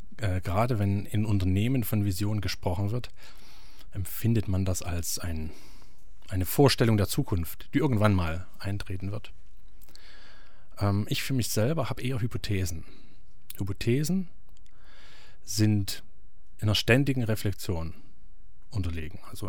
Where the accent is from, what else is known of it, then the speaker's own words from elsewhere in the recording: Leipzig, Saxony, Germany; Also ich bin gebürtiger Leipziger